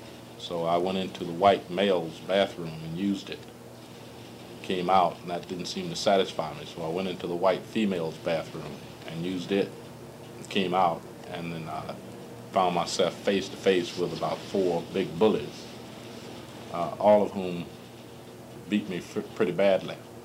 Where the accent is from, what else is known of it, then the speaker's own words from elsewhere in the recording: Lithonia, Georgia, United States; It was in 1948 that I saw my father humiliated in Lithonia, Georgia, my hometown, because of me.